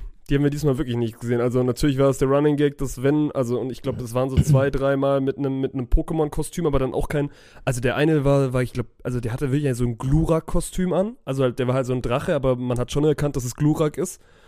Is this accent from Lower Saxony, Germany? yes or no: yes; Hanover, Lower Saxony, Germany; ich komme auch aus Hannover.